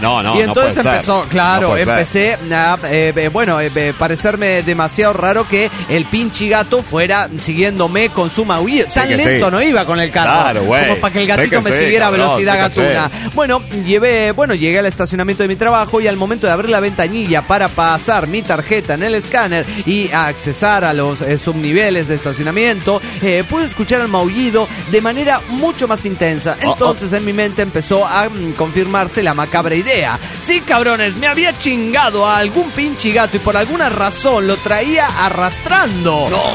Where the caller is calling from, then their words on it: Mexico City, Mexico; del DF mexicano.